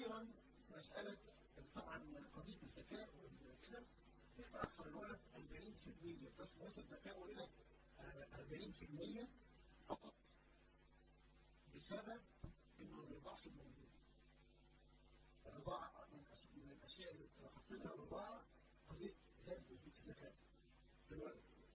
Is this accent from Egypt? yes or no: yes; Egypt